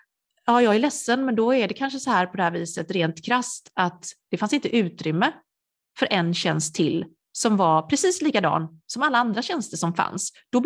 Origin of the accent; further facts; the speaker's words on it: Sweden; also born or lived in South Korea; där jag växte upp var det vit medelklass och vi såg inte en människa, alltså jag var ju otroligt exotisk där jag växte upp som var adopterad ifrån Sydkorea